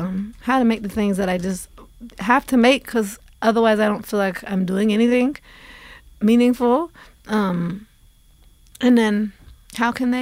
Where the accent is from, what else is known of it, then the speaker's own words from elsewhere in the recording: Oregon, United States; And usually I roll my eyes when I hear stuff like that because I'm from Oregon.